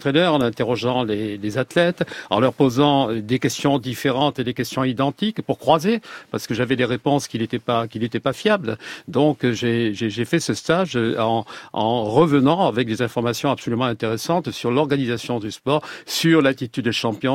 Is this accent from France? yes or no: yes; France